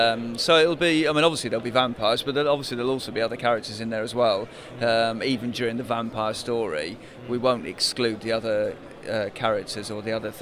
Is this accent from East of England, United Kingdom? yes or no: no; South East England, United Kingdom; also born or lived in Kenya; now in York, United Kingdom